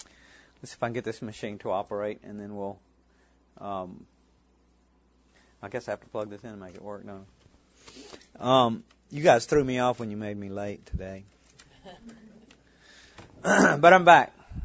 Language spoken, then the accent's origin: English; Mississippi, United States; and we're originally from Mississippi. You can probably tell by the accent.